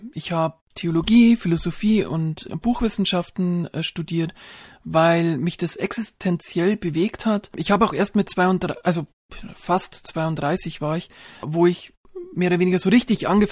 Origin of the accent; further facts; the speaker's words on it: Regensburg, Bavaria, Germany; bin dann so wie so ein geprügelter Hund dann wieder zurückgekommen in meine Heimatstadt Regensburg